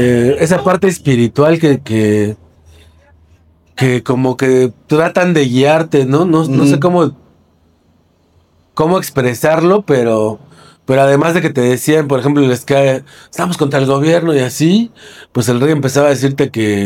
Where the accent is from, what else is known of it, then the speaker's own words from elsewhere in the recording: Cuautitlán Izcalli, State of Mexico, Mexico; Tuvieron que buscar otro lado donde vivir y les ofrecieron casa en Cotitlán Izcalli, que era un municipio pues nuevo.